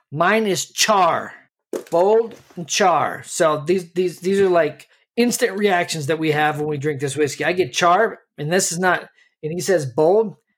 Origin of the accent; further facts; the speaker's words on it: Colorado, United States; I'm from Colorado, and I just gained a whole bunch more respect for Texas.